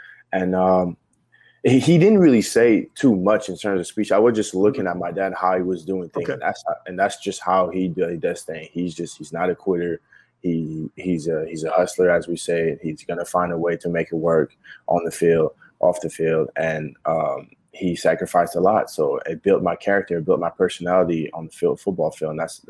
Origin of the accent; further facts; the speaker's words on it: Quebec, Canada; You know, we're from Quebec, we're from Canada. There's no one in the NFL.